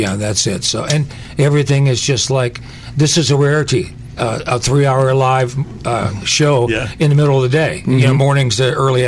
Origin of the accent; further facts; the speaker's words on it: Ohio, United States; now in Poland; And I'm in Poland now. I live in Poland now. So, but yeah, Majorie's my hometown.